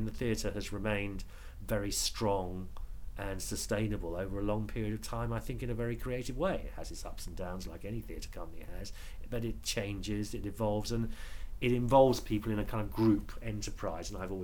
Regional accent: London, United Kingdom; I came from London, never been to Manchester

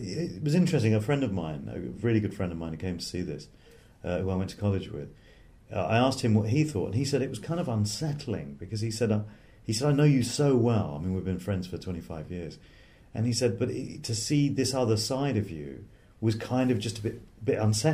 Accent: England, United Kingdom; born there; You know, I was born in England

